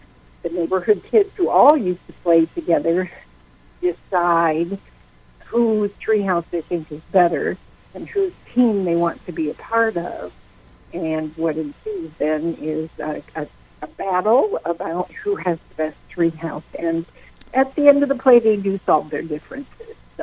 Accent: Iowa Falls, Iowa, United States; Prior to that, I was I was from Iowa Falls, north of Ames, and I've been involved in theater in one way or another for 45 years

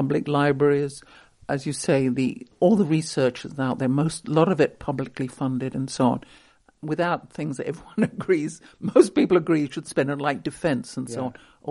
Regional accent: United Kingdom; Now, again, as I say, I was brought up in Britain.

